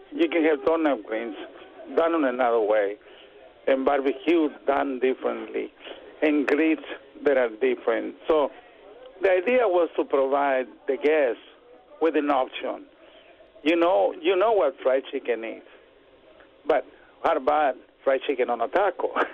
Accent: Mexico; And I grew up eating quelites in Mexico, you know, not on a daily basis, but quite often.

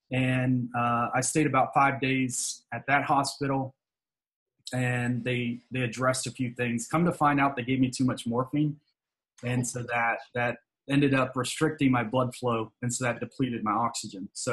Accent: Alabama, United States; And I'm from Alabama, right? So I'm not from like a massive big city like New York City or LA or Hollywood or anything like that.

